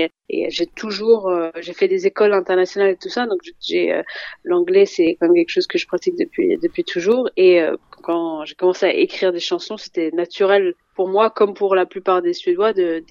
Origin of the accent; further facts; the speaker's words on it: France; Bon, par contre, j'ai grandi en France, mais l'idée d'écrire en français, ça me paraissait impossible, beaucoup trop difficile.